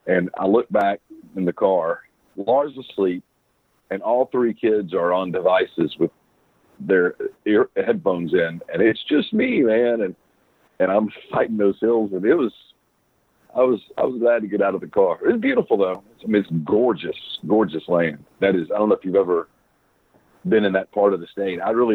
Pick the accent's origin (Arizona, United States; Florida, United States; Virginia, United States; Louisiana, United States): Louisiana, United States; I mean, you grew up in Mississippi. I grew up in Louisiana. There's not a hell of a lot of difference.